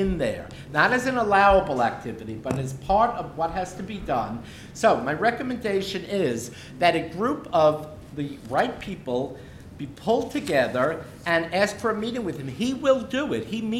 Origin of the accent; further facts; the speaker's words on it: New York, United States; because I'm still a New Yorker